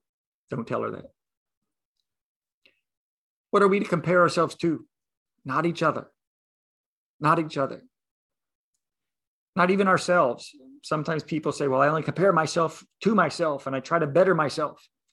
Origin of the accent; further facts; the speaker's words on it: New Zealand; also born or lived in United States; I grew up partly in New Zealand, partly in the States, so I sometimes get my idioms mixed up.